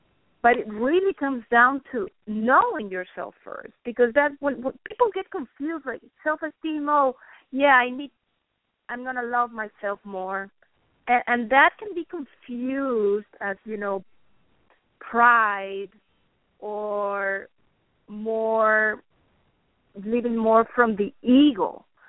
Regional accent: Lima, Peru; first language Spanish; English is a second language; now in Detroit, United States; I live in Michigan, but I'm Peruvian. I'm from Lima, Peru, South America. So actually, my mother tongue is Spanish.

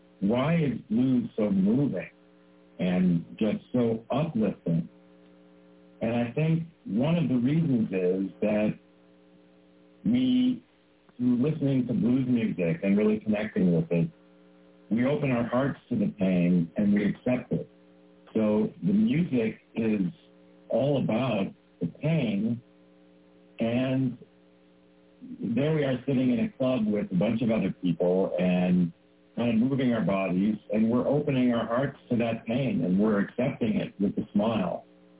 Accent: Chicago, Illinois, United States; I grew up in Chicago.

